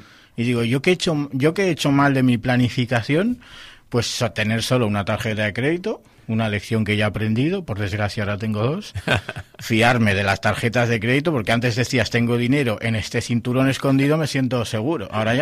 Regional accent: Spain; Pero es increíble lo maleado que iba yo para allá, siendo español

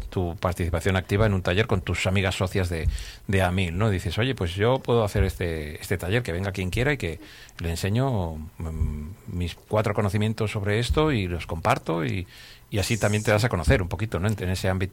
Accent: Laredo, Cantabria, Spain; ya que somos del pueblo y somos de Laredo

